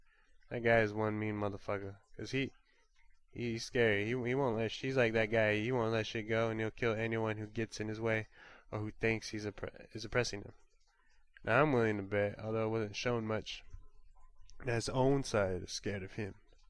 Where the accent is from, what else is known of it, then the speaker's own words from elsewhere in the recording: United States; Come on, I'm American.